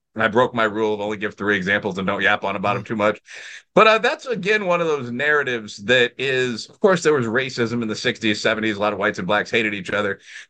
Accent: Chicago, Illinois, United States; my hometown of Chicago, America's second or third city, United States' second or third city

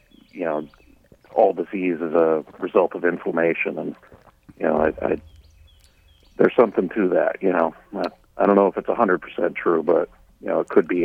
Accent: Northeast, United States; now in Colorado, United States; Like, I come from the Northeast, and I thought we got a lot of snow here.

